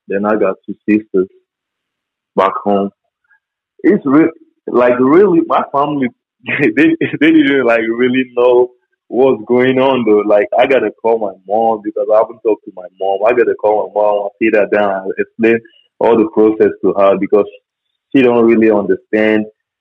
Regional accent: Nigeria; moved away as an adult; now in United States; I'm from Nigeria.

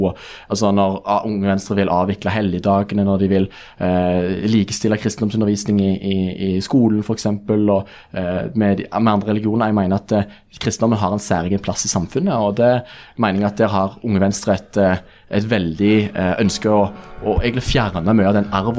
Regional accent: Rogaland, Norway; Nei, jeg skal bare si det at jeg kommer fra Rogaland selv

